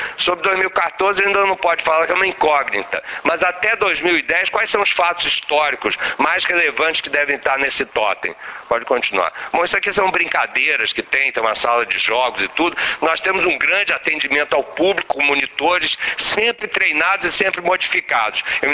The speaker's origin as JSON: {"language": "Portuguese", "region": "Rio de Janeiro", "country": "Brazil", "said": "Bom, eu sou carioca, suspeito, mas é verdade"}